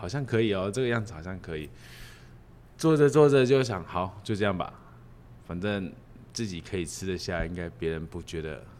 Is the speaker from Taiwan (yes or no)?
yes; Tainan, Taiwan; 我来自台湾台南，那